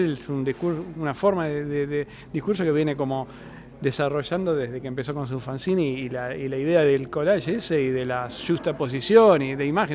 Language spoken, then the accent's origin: Spanish; Buenos Aires Province, Argentina; por Lomas, que yo soy del zona sur, yo también soy periférico de Buenos Aires